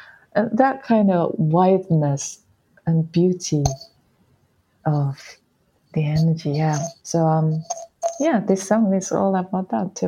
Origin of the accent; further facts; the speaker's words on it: Shiretoko, Hokkaido, Japan; moved away; This song is about my hometown, actually, my own hometown, which is Hokkaido, Shiretoko in Japan. Shiretoko is such a beautiful natural place surrounded by beautiful forest and lots of different wild animals, including big bear or deer, and yeah, lots of beautiful animals. And since I left Japan